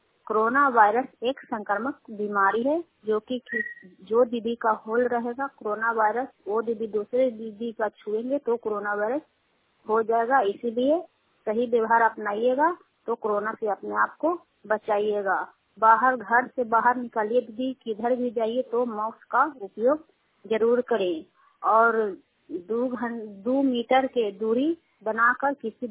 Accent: Sukhahariya, Bihar, India; सुखहरिया के रहने वाले हैं, दुखाई पंचायत चंडी प्रखंड ललन से।

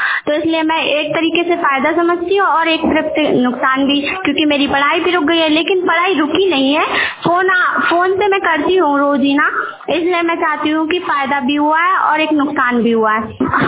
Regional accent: Uttar Pradesh, India; मैं महोबे जिला की रहने वाली हूँ।

